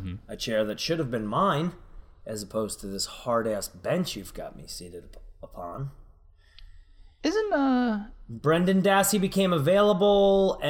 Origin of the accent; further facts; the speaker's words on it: New York, United States; accent: Boston; I've been told I have a Boston accent, which is ironic considering I'm from New York.